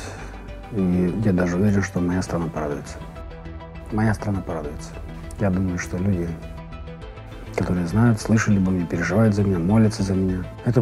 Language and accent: Russian; Stary Oskol, Belgorod Oblast, Russia; Это моя малая родина. Я вырос в Старом Осколе. У меня родные в Старом Осколе, мои друзья, моя команда.